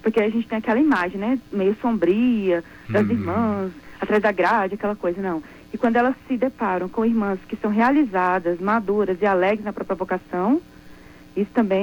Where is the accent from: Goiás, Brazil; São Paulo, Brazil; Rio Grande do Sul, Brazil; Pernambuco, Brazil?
Goiás, Brazil; Anápolis; Eu sou de Anápolis, Goiás.